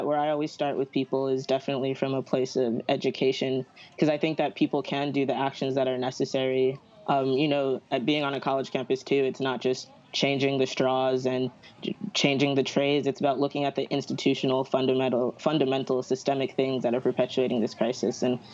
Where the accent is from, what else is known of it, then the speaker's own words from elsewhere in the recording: Honduras; I started thinking about my own identity as being Central American, being Garifuna, which is an Afro-Indigenous community, to Honduras, and us being coastal people who exist on the coast